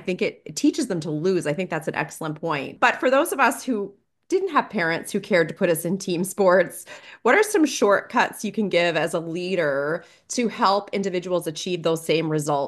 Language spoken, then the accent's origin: English; the Maritimes, Canada; we've already confessed that I'm from the Maritimes, so I'll give you a nautical analogy